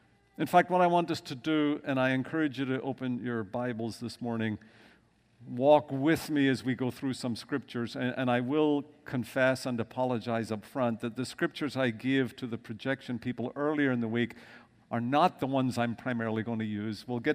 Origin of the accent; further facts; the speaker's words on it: Belfast, Northern Ireland, United Kingdom; now in United States; I'm from Northern Ireland, born in the city of Belfast. If you know anything of the politics of Ireland and Northern Ireland, a fairly troubled place, and that's part of my history.